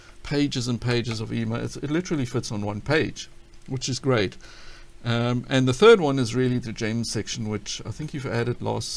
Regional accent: South Africa; I know the British have a problem, but fortunately I'm from South Africa

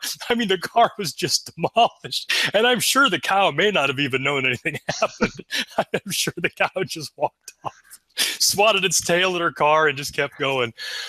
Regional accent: Iowa, United States; So growing up in Iowa

